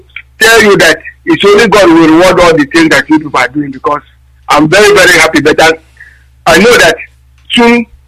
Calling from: Denmark; I'm calling from Denmark.

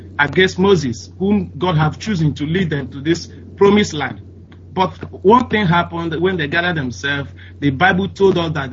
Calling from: Stockholm, Stockholm County, Sweden; I'm calling from Stockholm, Sweden.

